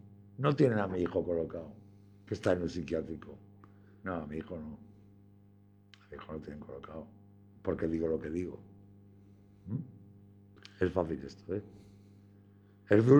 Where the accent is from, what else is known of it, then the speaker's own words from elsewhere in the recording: Monzón, Aragon, Spain; Yo, mira, en mi pueblo, en Monzón, hay una pintada muy buena